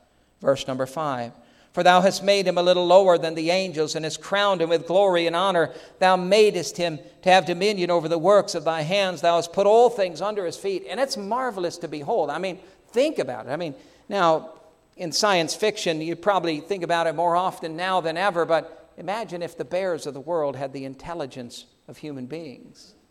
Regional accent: New York, United States; I grew up in the East Coast in New York

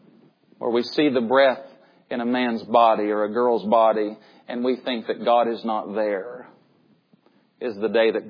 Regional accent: Tennessee, United States; I grew up in East Tennessee. I'd never been hardly out of the southeast of the United States. I grew up in a very white area.

